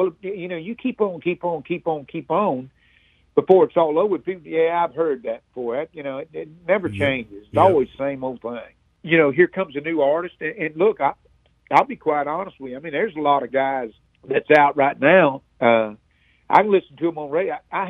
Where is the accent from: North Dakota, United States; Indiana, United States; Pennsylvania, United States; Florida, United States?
Florida, United States; And, see, I'm originally from Florida, and I didn't live here. I didn't move here until 1985.